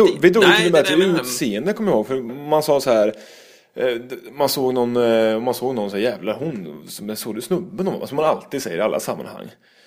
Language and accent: Swedish; Sweden; det är så jävla konstigt att man typ som svensk när man kommer utomlands här